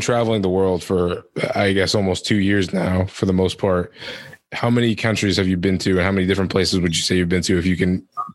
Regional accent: New York, United States; and I grew up in New York in the suburbs.

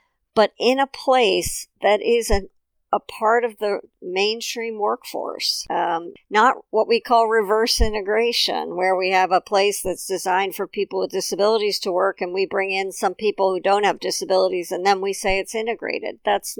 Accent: Wisconsin, United States; Okay, so I thought I'd start with Wisconsin, my home state

